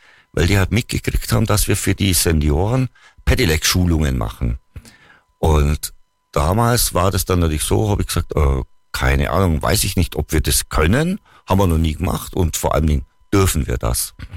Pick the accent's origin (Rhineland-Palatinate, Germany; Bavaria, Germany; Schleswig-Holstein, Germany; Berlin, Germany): Bavaria, Germany; weil bei uns im Allgäu, mir war das einfach immer zu anstrengend